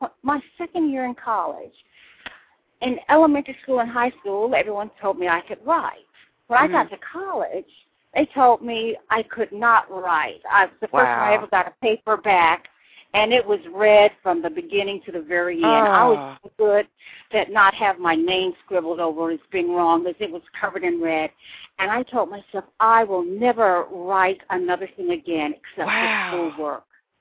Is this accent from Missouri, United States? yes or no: no; Amarillo, Texas, United States; also born or lived in Tacoma / Illinois / Columbia; I was born in Tacoma, Washington, but I was raised most of my life as a little girl in Amarillo, Texas, and then I did my high school years in Illinois.